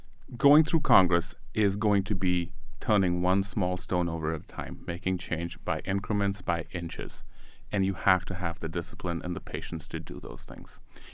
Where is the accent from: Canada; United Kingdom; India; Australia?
India; now in United States; growing up in India, which was very much in the Soviet sphere of influence back then, it was a different world.